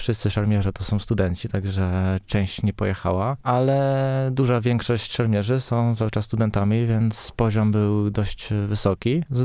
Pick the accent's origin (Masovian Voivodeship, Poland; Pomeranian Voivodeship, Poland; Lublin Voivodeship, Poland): Masovian Voivodeship, Poland; Warsaw; now in Olsztyn, Poland; bo ja z Warszawy jestem